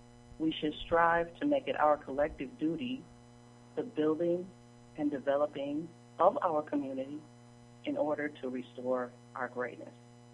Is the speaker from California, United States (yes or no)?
no; Milwaukee, Wisconsin, United States; that's a little bit of my background as far as growing up in Milwaukee. And I will always claim my Milwaukee roots no matter how far away I go.